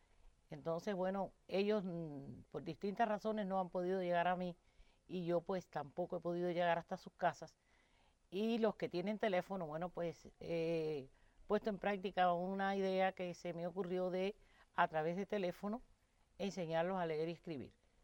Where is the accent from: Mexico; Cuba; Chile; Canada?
Cuba; Guanabacoa, Havana; born there; Nací en Guanabacoa el 18 de agosto de 1940.